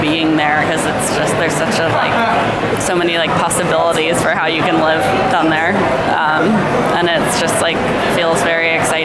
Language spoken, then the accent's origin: English; Berkeley, California, United States; now in Los Angeles, United States; Yeah, well, I grew up mostly in Berkeley.